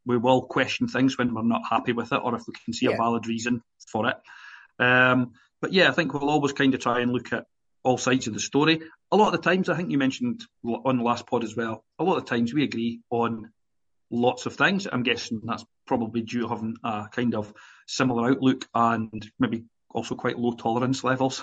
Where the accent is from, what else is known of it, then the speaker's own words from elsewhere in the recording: Scotland, United Kingdom; as a Scotsman, a passionate Scotsman sitting here